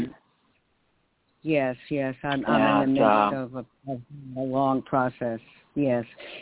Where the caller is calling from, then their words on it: New York, United States; from New York.